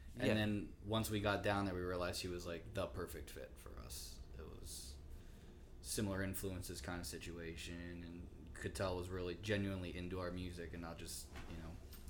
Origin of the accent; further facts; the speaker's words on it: Canada; We're Canadian.